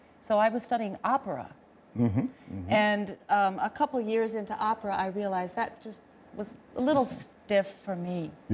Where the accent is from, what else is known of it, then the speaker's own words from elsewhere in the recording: Flint, Michigan, United States; No, I'm from Flint.